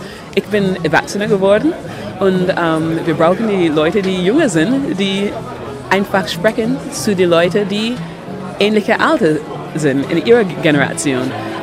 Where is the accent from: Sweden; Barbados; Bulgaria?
Barbados; German is a second language; ein bisschen von unserer, meine Heimat Barbados, ein bisschen, sodass man nicht sehen kann, aber auch schmecken kann.